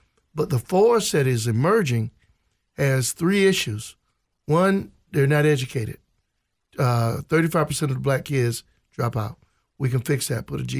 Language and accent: English; Jacksonville, Florida, United States; also born or lived in Europe; I came here from Europe and grew up in Jacksonville, Florida, and went to Morehouse College in Atlanta.